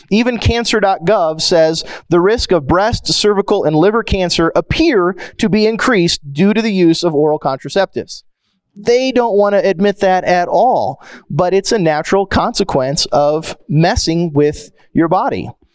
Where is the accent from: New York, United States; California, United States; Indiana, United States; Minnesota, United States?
Indiana, United States; I grew up in Indiana, and Ryan White was a young child in Indiana